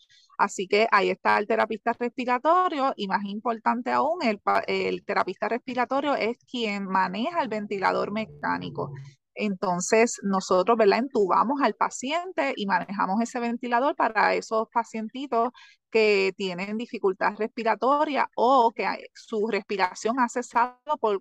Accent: San Germán, Puerto Rico; Soy del pueblo de San Germán, Puerto Rico.

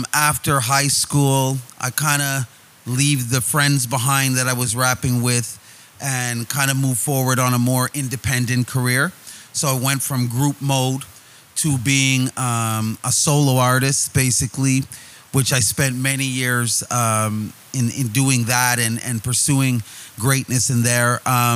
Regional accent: Halifax, Nova Scotia, Canada; So I come from Halifax, Nova Scotia. I lived there for 13 years. And I lived in a community where there wasn't really much urban music.

